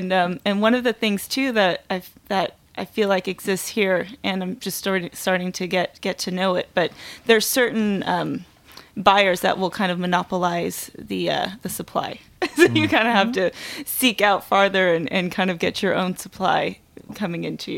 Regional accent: West Coast, United States; now in New York, United States; Which in New York, I'm from the West Coast as well

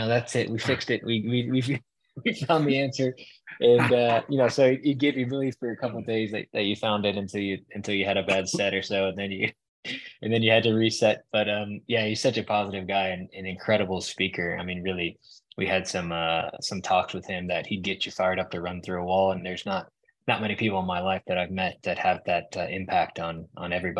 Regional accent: Florida, United States; Yeah, well, growing up in Florida, I've always been a massive Gators fan, University of Florida, which means I can't stand Florida State naturally.

